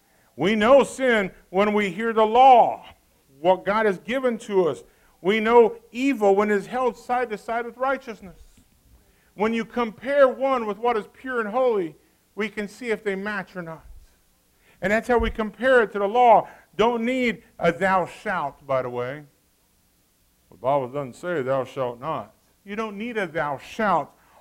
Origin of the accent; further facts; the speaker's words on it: Brazil; Growing up in Brazil, where the clothes were limited for kids, young kids ran around naked all the time.